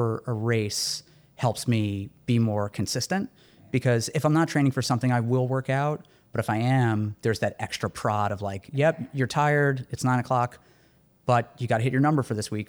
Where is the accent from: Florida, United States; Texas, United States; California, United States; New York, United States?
New York, United States; Brooklyn; And I was born in Brooklyn and I lived in Brooklyn for a lot of years, so it's personally meaningful.